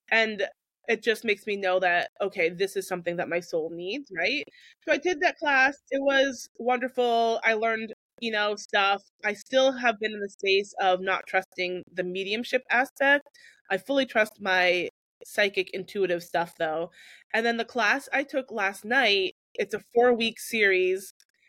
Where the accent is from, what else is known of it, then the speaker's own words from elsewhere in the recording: New Hampshire, United States; I grew up in New Hampshire.